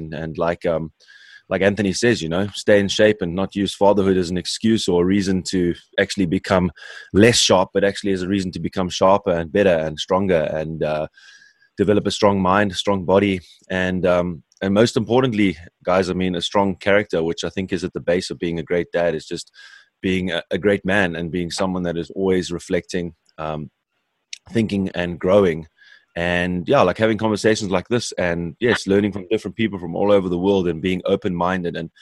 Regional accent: Cape Town, Western Cape, South Africa; moved away as an adult; now in Germany; I'm living in Germany, but as you can tell, I'm not a German. I'm a South African boy from Cape Town that moved over here with my ex-wife.

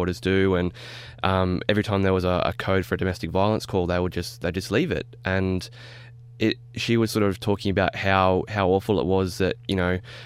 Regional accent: Wollongong, New South Wales, Australia; I'm from Wollongong in the Illawarra

